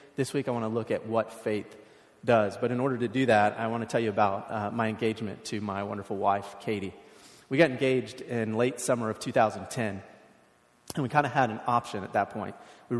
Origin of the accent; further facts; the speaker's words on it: Florida, United States; now in Oregon, United States; I grew up in Florida, and so I badmouth Oregon's weather all the time.